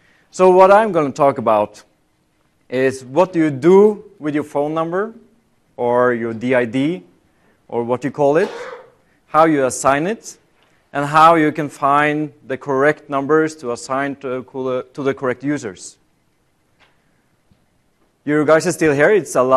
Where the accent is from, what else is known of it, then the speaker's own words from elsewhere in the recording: Oslo, Norway; I'm from Norway in Oslo.